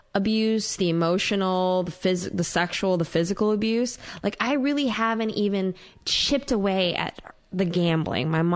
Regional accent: Minnesota, United States; moved away as an adult; I was coming from Minnesota.

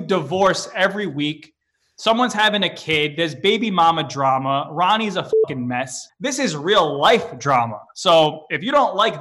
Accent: Staten Island, New York, United States; Yeah, I have 2 sisters, you know, grew up here, very, not with a lot of money, just little old Staten Island, that's it.

